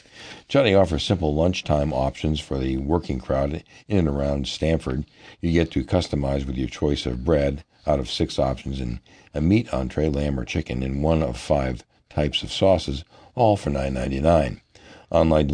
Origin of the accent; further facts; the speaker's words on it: India; now in Connecticut, United States; I'm originally from India, so I'm always game for some Indian food.